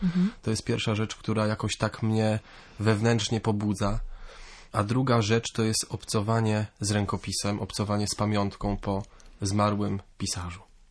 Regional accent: Kartuzy, Pomeranian Voivodeship, Poland; Są kartuzy, w których się urodziłem, w których do dzisiaj mieszkam i pracuję. I jestem uczniem liceum, mam 17 lat.

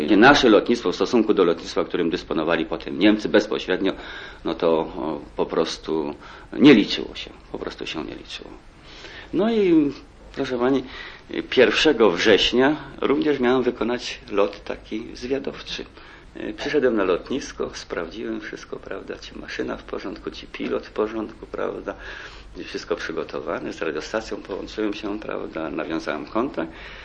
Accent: Greater Poland Voivodeship, Poland; Ja pochodzę z Poznańskiego.

